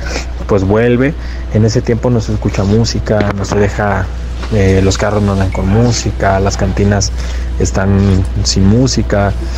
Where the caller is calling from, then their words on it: Guadalajara, Jalisco, Mexico; hablo de Guadalajara, Jalisco.